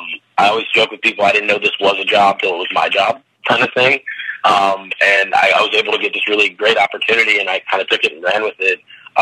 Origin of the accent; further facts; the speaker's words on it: North Carolina, United States; I grew up in North Carolina. I went to Wake Forest.